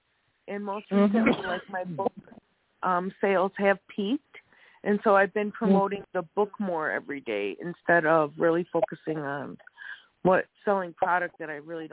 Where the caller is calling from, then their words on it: Wisconsin, United States; I'm in Wisconsin right now.